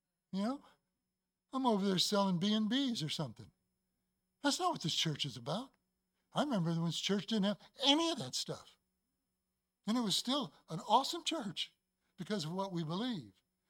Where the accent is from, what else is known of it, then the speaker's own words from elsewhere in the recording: Chicago, Illinois, United States; They learned about growing up in Chicago. I was shot at when I was 14.